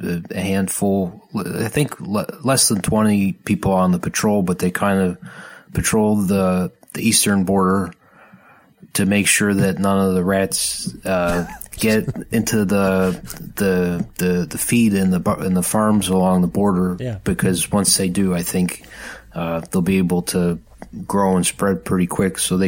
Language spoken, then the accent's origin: English; Buffalo, New York, United States; I'm from Buffalo. He's from Chicago.